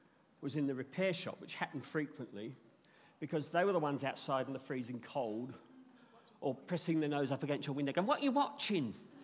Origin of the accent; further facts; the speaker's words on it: England, United Kingdom; growing up in England in the 60s